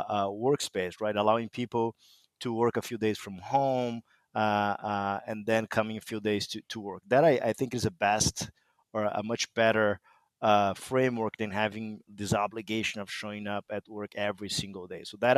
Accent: Brazil; accent: Brazilian; English is a second language; But 16 years old, as you can tell by my weird accent, I'm from Brazil, right?

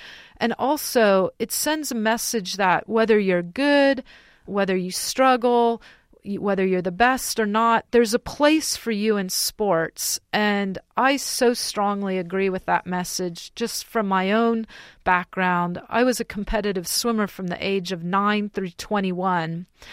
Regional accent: Santa Clara, California, United States; born or raised there

